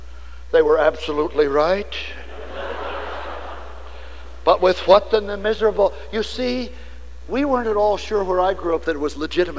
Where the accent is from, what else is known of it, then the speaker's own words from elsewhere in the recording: Nebraska, United States; I grew up in Nebraska, where we were so scared of orgies, we never learned how to celebrate.